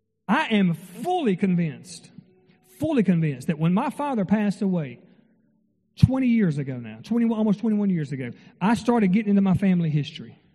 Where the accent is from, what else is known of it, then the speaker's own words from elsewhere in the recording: Mississippi, United States; I'm from North Mississippi, a place very similar to Dale County, Alabama.